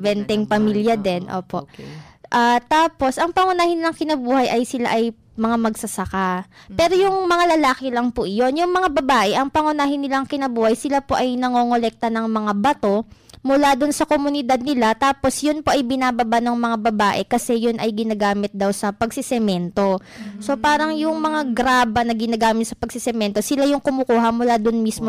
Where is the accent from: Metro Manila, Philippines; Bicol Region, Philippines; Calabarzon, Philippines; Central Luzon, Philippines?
Central Luzon, Philippines; nanggaling ako sa Zambales, yun ang probinsya ko.